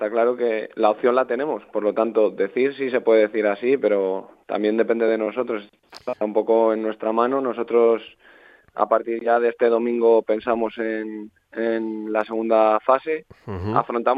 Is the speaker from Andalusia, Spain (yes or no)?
no; Santander, Cantabria, Spain; Los dos somos de Santander, nos conocíamos quizá no muy personalmente, pero bueno, Santander es pequeño y al final todos se conocen un poco